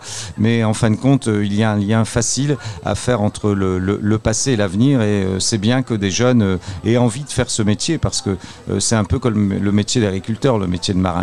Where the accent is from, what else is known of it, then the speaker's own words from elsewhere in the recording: Boulogne-sur-Mer, Hauts-de-France, France; on a un certain nombre de chants de corsaires chez nous à Boulogne